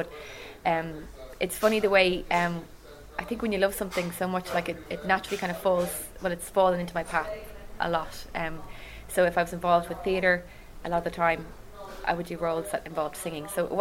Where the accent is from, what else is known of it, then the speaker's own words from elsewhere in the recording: Dublin, Leinster, Ireland; Yes, I studied acting here in Dublin, my hometown, in Trinity College, just around the corner, in a beautiful, beautiful university.